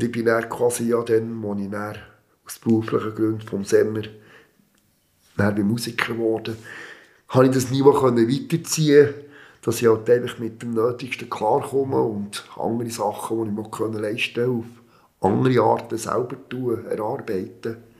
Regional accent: Switzerland

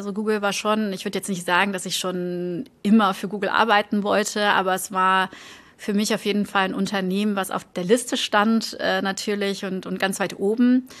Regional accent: Flanders, Belgium; Ich komme nicht aus der Stadt ursprünglich, ich komme aus dem Dorf auch in der Nähe von Antwerpen und ich weiß das auch immer sehr zu schätzen, wenn ich dann jetzt meine Eltern besuchen gehe und die wohnen tatsächlich noch in dem Haus, wo ich aufgewachsen bin

